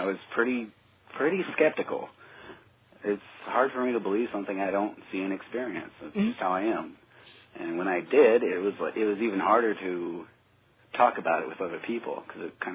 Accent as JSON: {"language": "English", "country": "United States", "tie": "born there", "said": "I keep up with the TV and what goes on in the States. I'm American by birth, so... I'm still in touch with a lot of people over there."}